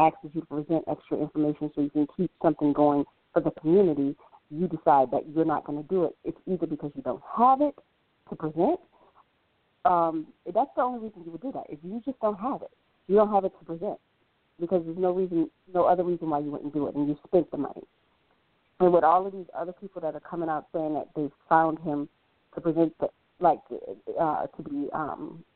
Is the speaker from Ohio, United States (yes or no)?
no; Dallas, Texas, United States; I'm from Dallas.